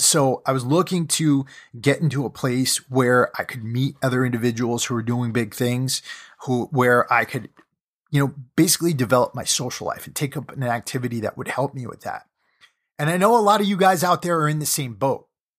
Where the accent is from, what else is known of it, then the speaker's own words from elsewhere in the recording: Connecticut, United States; now in California, United States; I live in California. I grew up in Connecticut